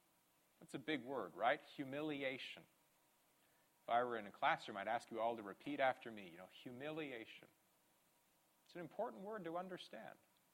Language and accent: English; Ireland; Being Irish, I probably come from a family who offered human sacrifice